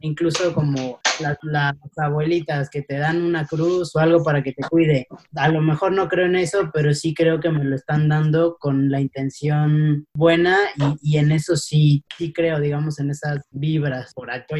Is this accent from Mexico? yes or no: yes; Aguascalientes, Mexico; Yo crecí en Aguascalientes.